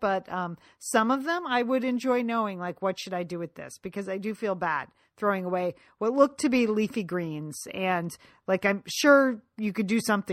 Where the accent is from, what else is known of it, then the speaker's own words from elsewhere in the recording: Connecticut, United States; I am from Connecticut, and sometimes my mouth doesn't move in ways other people's mouth moves.